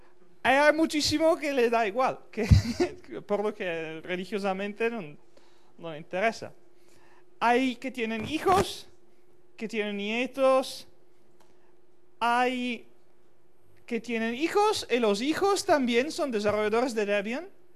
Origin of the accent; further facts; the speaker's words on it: Italy; de Italia. Y bueno, empiezo hablando de mis experiencias personales